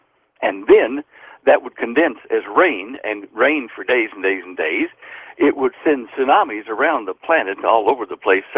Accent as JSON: {"language": "English", "region": "California", "country": "United States", "lives_now": "Mongolia", "said": "And I'm a Californian, but I'm over here working for the oil companies, and I'm in Mongolia at the moment."}